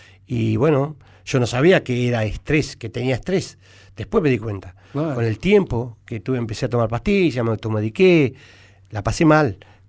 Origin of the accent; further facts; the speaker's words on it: Saladillo, Buenos Aires Province, Argentina; Yo me vengo de Saladillo siendo el 10, el habilidoso del pueblo, el mejor del pueblo.